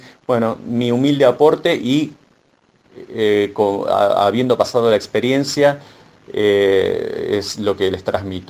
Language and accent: Spanish; Argentina; yo estoy hablando desde lo que yo conozco aquí en mi país, ¿no? En Argentina.